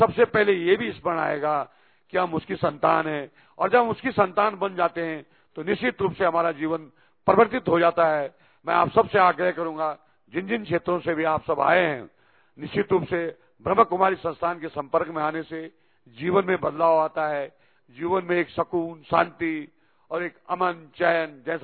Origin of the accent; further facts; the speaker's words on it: Uttarakhand, India; मैं उत्तराखंड की धरती से आता हूं और उत्तराखंड तो वैसे भी आध्यात्मिक धरती है, धार्मिक धरती है।